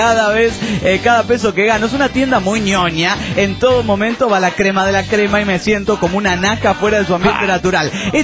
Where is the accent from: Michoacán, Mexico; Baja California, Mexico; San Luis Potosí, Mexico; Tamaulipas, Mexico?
Baja California, Mexico; Mexicali; now in United States; finalmente he regresado a trabajar cerca de mi querida ciudad Mexicali. Sigo en el gabacho, pero puedo regresar a diario a casa.